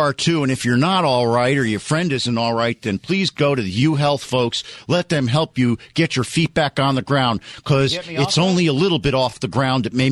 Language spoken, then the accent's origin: English; Miami, Florida, United States; I remember I lived away from Miami. I grew up in Miami. Most of my friends were in Miami.